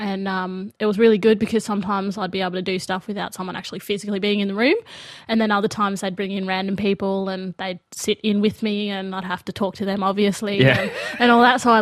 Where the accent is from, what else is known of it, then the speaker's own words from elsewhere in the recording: Galiwinku, Northern Territory, Australia; And so I was born up there, and yeah, one of eight children. And I grew up on Elko Island, Galawinku, a little community on Elko Island.